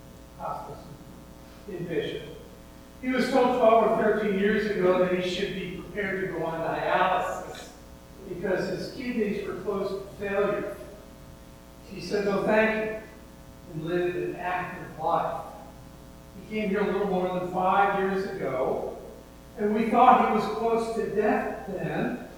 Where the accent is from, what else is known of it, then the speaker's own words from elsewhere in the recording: Midwest, United States; I'm from the Midwest.